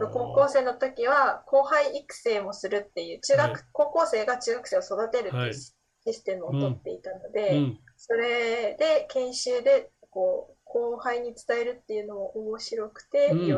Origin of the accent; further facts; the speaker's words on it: Atsugi, Kanagawa, Japan; 厚木市出身なんですけど、厚木市のジュニアリーダーズクラブに中学生の時、中学校2年生、1年生の終わりとかに入って、